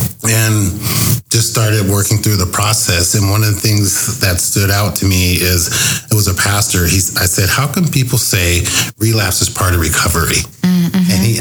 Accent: Tacoma, Washington, United States; I was born and raised in Tacoma, and this is my fourth film, and they've all been shot in Tacoma.

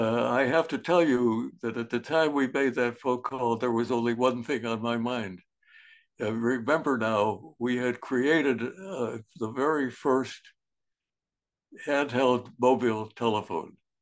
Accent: Winnipeg, Manitoba, Canada; also born or lived in Chicago, United States; 7 years old, I was walking down the street in Winnipeg, Canada, where I lived for a number of years. I was born actually in Chicago in the U.S., but my folks moved to Winnipeg for a number of years.

